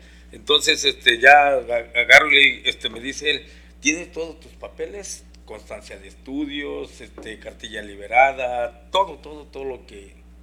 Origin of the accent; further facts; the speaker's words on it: Mexico City, Mexico; moved away; Cuando yo me vine de la Ciudad de México, traía en mi mente irme a Estados Unidos